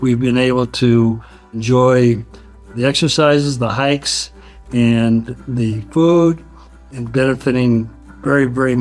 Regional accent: Lafayette, California, United States; I'm from Lafayette, California.

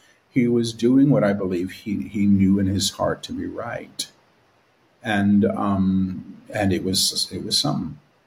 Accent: New York City, New York, United States; I was raised an atheist. You know, that's how I was raised in New York City.

